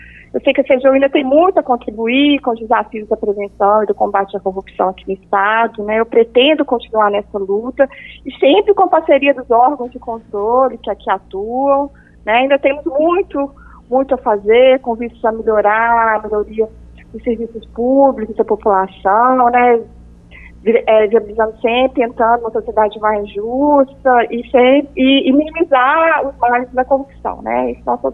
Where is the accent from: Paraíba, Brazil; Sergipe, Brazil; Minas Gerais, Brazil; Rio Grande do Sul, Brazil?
Minas Gerais, Brazil; Eu sou mineira